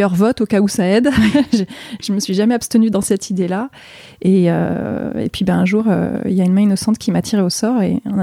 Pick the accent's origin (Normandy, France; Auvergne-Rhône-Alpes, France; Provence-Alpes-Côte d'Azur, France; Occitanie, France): Auvergne-Rhône-Alpes, France; Je suis née en région grenobloise. Mes parents habitaient d'abord dans un immeuble à Échirolles, et puis ensuite, mais j'ai pas de souvenir de cette période-là, et puis j'ai vécu dans des petits villages en région grenobloise.